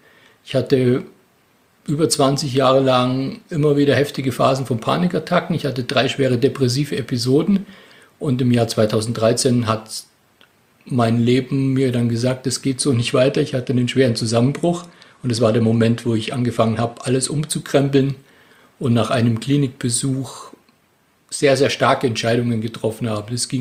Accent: Kempten, Bavaria, Germany; ich komme nämlich aus Kempten im Allgäu. Wir sind ungefähr 600 Kilometer voneinander entfernt.

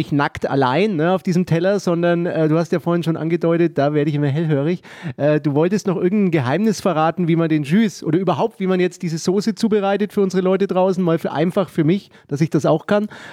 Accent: Nuremberg, Bavaria, Germany; ich bin ja auch ein Nürnberger

